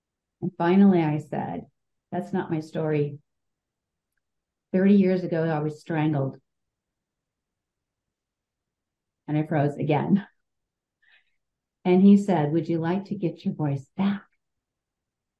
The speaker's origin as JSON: {"language": "English", "region": "California", "country": "United States", "said": "I'm from Southern California."}